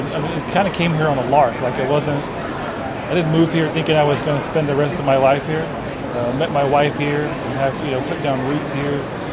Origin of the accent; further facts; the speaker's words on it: Alabama, United States; born there; And I was born in Alabama. There was nobody in my neck of the woods who wrote comics for a living.